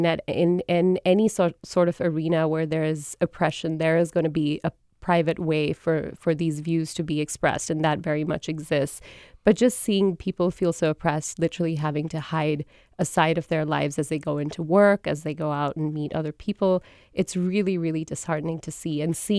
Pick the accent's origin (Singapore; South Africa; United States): Singapore; growing up in Singapore, where series like Will and Grace were actually banned